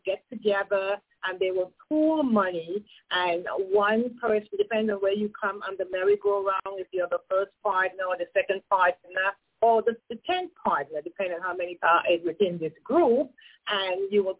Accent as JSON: {"language": "English", "region": "Tobago", "country": "Trinidad & Tobago", "said": "I am from the beautiful island of Tobago. So you're here, the twin islands, Trinidad and Tobago."}